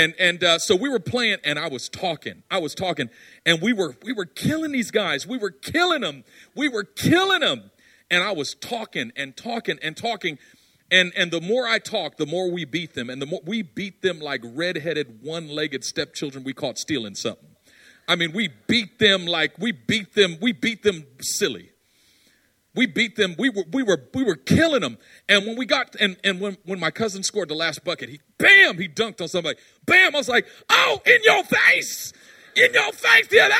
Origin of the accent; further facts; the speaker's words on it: Oakland, California, United States; Now, I grew up in East Oakland. I had a lot of discernment.